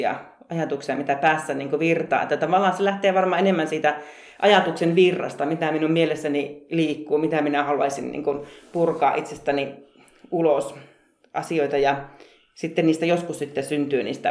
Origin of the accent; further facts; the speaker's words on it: Oulu, North Ostrobothnia, Finland; tulee ihan lapsuudesta. Ollaan lapsena käyty seuroissa Oulussa ja sitten kesäseuroissa.